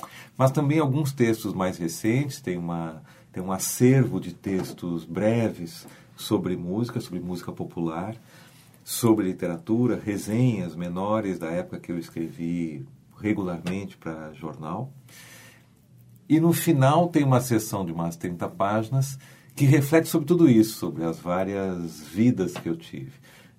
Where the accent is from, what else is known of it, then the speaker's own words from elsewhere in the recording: Porto Alegre, Rio Grande do Sul, Brazil; moved away as an adult; now in São Paulo, Brazil; eu sou nascido e criado em Porto Alegre. Eu morei aqui até os meus 20 anos. Por incrível que pareça, eu já estou há mais tempo em São Paulo. Eu moro há 28 anos em São Paulo. Então, tecnicamente, eu sou mais paulista do que gaúcho